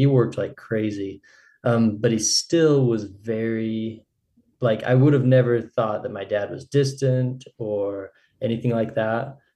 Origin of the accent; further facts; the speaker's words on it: Mesa, Arizona, United States; also born or lived in Dallas, United States; So I grew up in Mesa. I was born in Dallas, Texas, but we just lived there for a few years. Pretty much from the time I was four, we were in the same house.